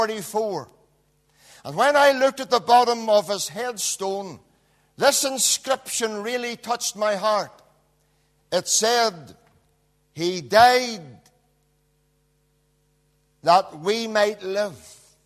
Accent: Aughnacloy, Northern Ireland, United Kingdom; there lies a young soldier from my hometown of Auchnacloy who died just at the age of 21.

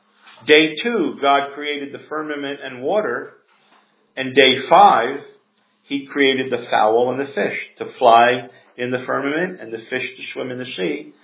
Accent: New Jersey, United States; Now, of all of you, you grew up in Connecticut, I grew up in New Jersey.

